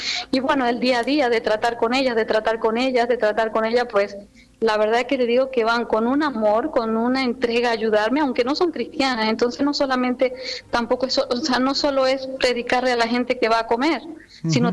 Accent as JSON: {"language": "Spanish", "country": "Venezuela", "said": "porque soy de Venezuela."}